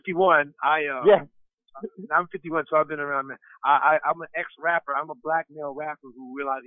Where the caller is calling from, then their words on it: Richmond, Virginia, United States; I'm calling from Richmond, Virginia.